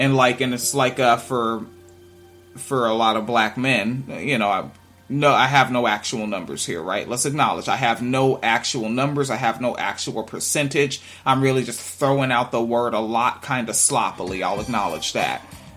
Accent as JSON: {"language": "English", "region": "Washington", "country": "United States", "tie": "born or raised there", "said": "That's like somebody called me a Washingtonian because I grew up in Washington State."}